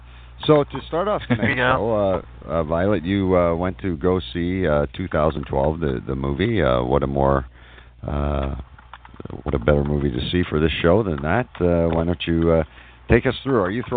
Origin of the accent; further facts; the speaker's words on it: Canada; Now, is it because I'm Canadian, or do people normally take out the cat?